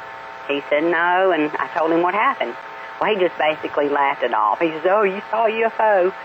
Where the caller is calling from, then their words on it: Mississippi, United States; from Mississippi.